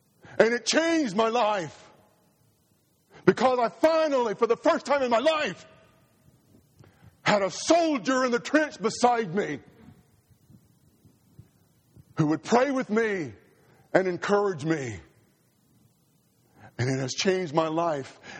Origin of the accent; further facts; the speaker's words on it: Mississippi, United States; I told you about the isolation I had growing up in Mississippi. I felt totally alone.